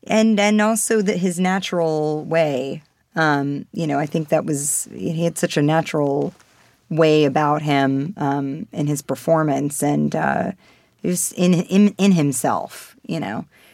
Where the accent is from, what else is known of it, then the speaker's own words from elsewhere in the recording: New York City, New York, United States; I was a city kid. I was born and raised in Manhattan.